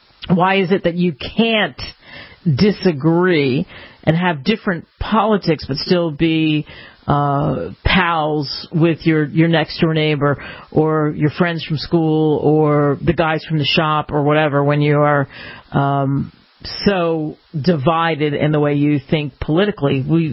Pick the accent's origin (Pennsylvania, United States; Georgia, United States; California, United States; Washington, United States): Pennsylvania, United States; Philadelphia; since I grew up in Philadelphia